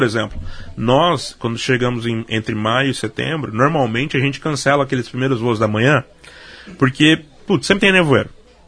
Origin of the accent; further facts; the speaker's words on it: Brazil; falando agora como brasileiro e não como funcionário de uma companhia aérea